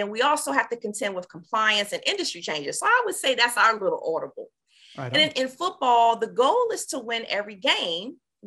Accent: Washington, District of Columbia, United States; I am from Washington, D.C., so I'm a Washington native.

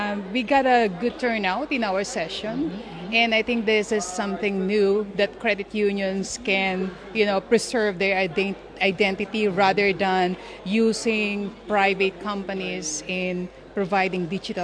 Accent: Philippines; now in Thailand; I'm from the Philippines. Kind of complicated. I am from the Philippines, but living in Thailand for 21 years.

